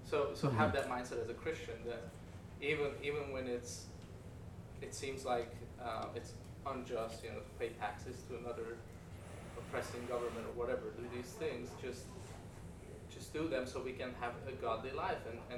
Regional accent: Hungary; Growing up in Hungary, and, you know, having, I didn't live through communism.

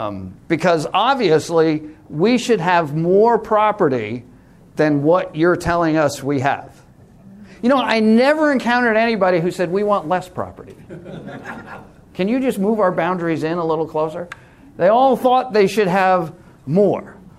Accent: New York, United States; Now, for us, I grew up on Eastern Long Island.

